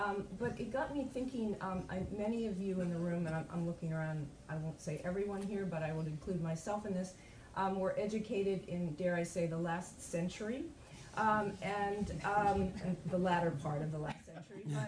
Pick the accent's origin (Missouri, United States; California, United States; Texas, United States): California, United States; born there; now in New York, United States; I was born in California, but I live in New York because I hate to drive.